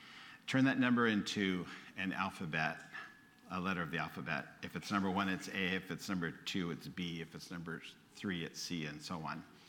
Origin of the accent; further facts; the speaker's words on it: Hawthorne, California, United States; So I was born and raised in Hawthorne, California, up in Los Angeles, so I've got some street cred.